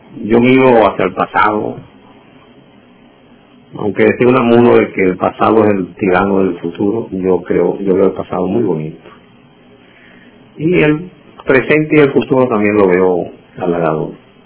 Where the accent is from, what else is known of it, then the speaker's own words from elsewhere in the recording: Cumaná, Sucre, Venezuela; born there; Nací aquí en Cumaná, de una familia muy humilde. Nací el 7 de marzo del año 32